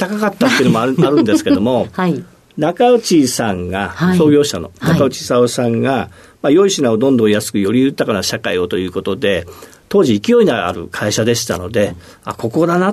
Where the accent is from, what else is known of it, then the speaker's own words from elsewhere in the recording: Ebetsu, Hokkaido, Japan; 北海道の江別市というところで、はい、俳優の大泉洋さんと同じのと言った方が分かるかもしれませんね。